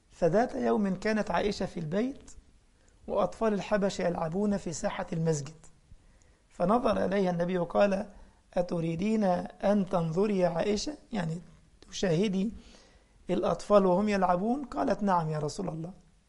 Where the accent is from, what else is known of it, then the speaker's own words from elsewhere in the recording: Egypt; عشان كده الريش دي عندنا في مصر هي دي الكباب اللي بتعمل الكباب، مش الكباب بتاعكم في ألمانيا ده